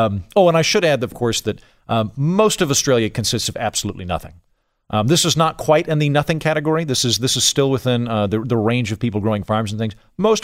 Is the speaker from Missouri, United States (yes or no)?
no; Oklahoma, United States; that kind of impulse that I've got deep in my heart growing up in Oklahoma of don't mess with my farm